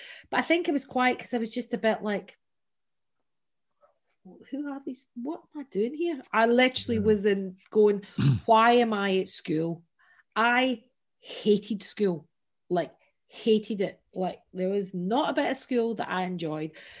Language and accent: English; Glasgow, Scotland, United Kingdom; also born or lived in Loch Lomond; I was this wee scrawny little kid with a name like … growing up in Glasgow. It was literally like, let's just pile a whole load more on here, you know. And my parents moved from Glasgow out to Loch Lomond